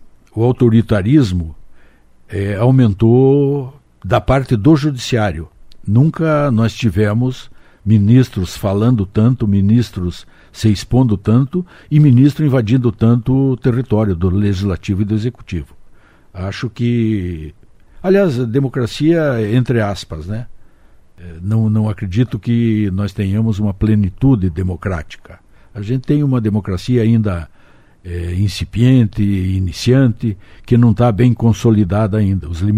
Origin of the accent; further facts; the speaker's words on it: Brazil; eu sou um cara pobre, sou um brasileiro batalhador